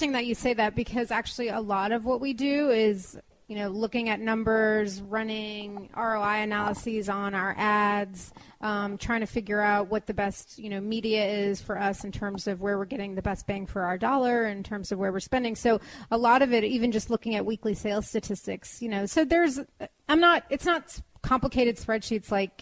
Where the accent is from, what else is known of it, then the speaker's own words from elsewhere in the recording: Texas, United States; I'm looking at Kellogg, Wharton, and Texas, and I'm from Texas, and I'm actually maybe interested in going back there.